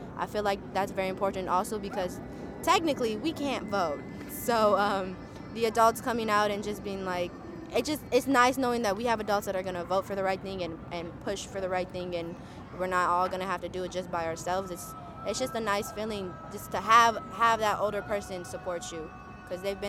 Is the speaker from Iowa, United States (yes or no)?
no; San Francisco, California, United States; I'm from San Francisco.